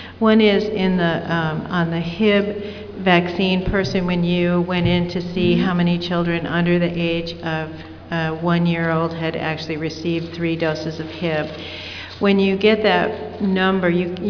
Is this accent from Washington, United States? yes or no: yes; Tacoma, Washington, United States; from Tacoma, Washington.